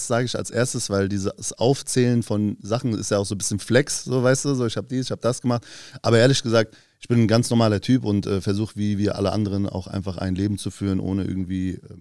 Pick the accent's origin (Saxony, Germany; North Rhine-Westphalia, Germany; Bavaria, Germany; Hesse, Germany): Hesse, Germany; Hanau; Und ich komme ursprünglich aus Hanau.